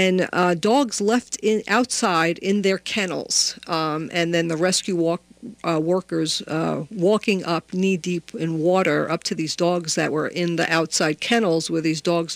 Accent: New York, United States; accent: New York; my New York accent was coming out there for a minute.

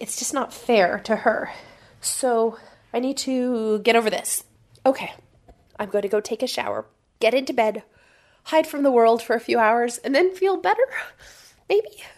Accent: Canada; Lucky I'm Canadian.

